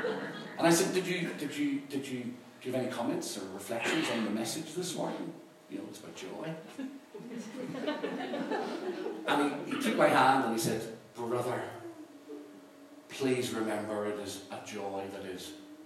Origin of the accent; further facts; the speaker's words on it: Northern Ireland, United Kingdom; And I come from Northern Ireland.